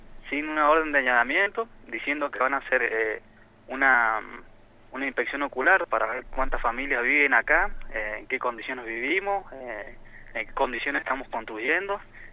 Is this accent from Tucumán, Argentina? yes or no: no; Cordón del Plata, Mendoza, Argentina; somos gente de Cordón del Plata y supuestamente él decía que somos de La Cera.